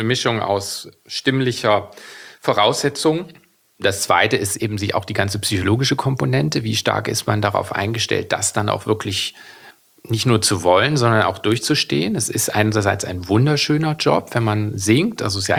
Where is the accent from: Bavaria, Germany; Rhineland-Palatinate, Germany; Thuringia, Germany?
Thuringia, Germany; Weimar; Ich bin ja in Weimar aufgewachsen, eine Stadt, wo auch Kultur eine ganz große Rolle spielt.